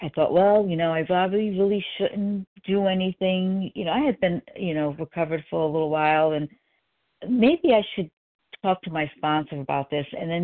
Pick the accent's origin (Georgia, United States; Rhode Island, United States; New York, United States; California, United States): Rhode Island, United States; now in South Carolina, United States; You know, I'm from Rhode Island. I live in South Carolina. I always want to make that clear.